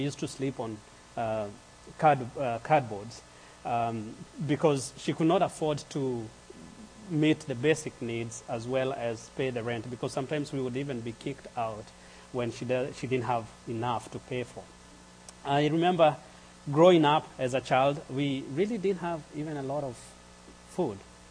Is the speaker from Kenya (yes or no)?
yes; Kenya; So when I was growing up in Kenya, I have two brothers and two sisters who are older than me.